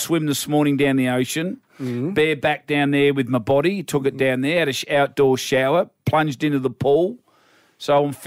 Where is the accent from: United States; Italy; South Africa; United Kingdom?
United Kingdom; Scotland; I'm from Scotland.